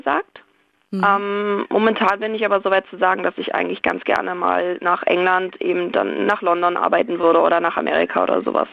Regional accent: Berlin, Germany; Aber ich bin Berlinerin und ich schäme mich auch überhaupt nicht dafür.

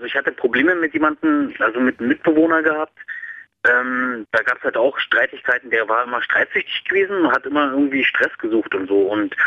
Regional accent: Weißwasser, Saxony, Germany; born there; also born or lived in Munich; now in Berlin, Germany; Also gebürtig komme ich aus Weißwasser und war 11 Jahre lang in München gewesen.

